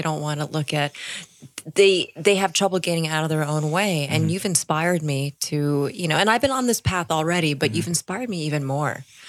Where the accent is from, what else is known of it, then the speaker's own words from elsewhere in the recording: East Coast, United States; Because I'm from the East Coast